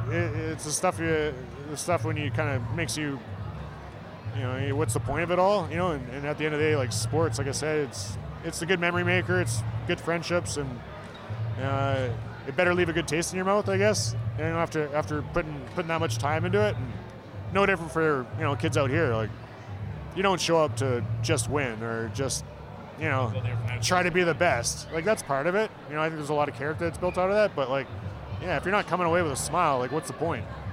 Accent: Edmonton, Alberta, Canada; I was a kid just outside Edmonton, so yeah, it was pretty storybook

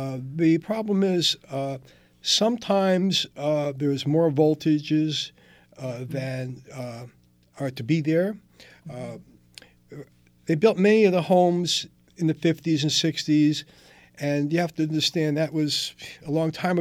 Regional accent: Salzburg, Austria; I come from Salzburg, Austria, which is going to be relevant later on in our discussion.

